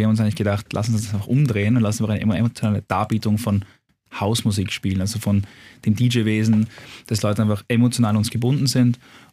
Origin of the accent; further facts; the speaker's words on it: Vienna, Austria; ich komme aus Wien